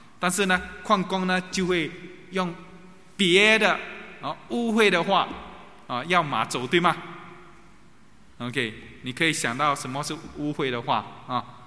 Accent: Singapore; 我们新加坡人就叫做巴沙巴沙

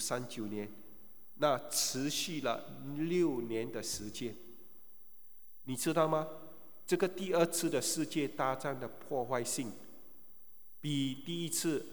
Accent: Singapore; 你说没有啊，我们新加坡人没有这样想啊。

